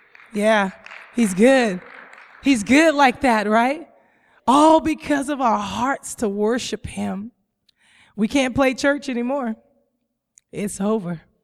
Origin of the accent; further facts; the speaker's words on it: Georgia, United States; You know, I came from Georgia, so my great-great-grandfather used to have pigs and cows and things of that nature.